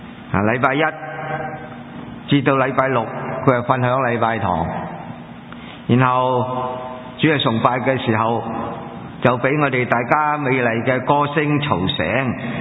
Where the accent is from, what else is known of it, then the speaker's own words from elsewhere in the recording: China; 我们中国人很熟悉的英国人马礼逊